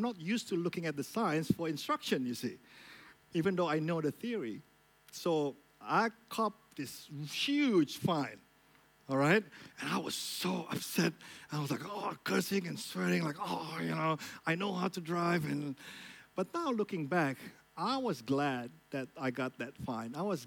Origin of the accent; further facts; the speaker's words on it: Jakarta, Indonesia; I come from Jakarta. It's a big city.